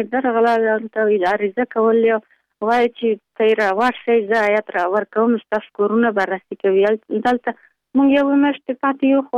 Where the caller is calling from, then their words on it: Pul-e-Khumri, Baghlan, Afghanistan; د پل خمری.